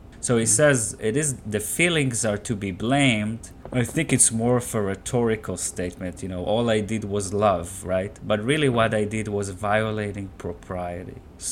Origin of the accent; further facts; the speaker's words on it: Israel; I mean, I come from Israel